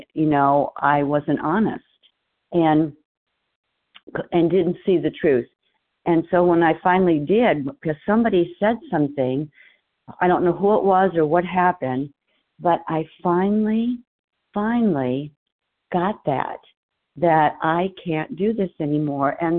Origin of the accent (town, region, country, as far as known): Arizona, United States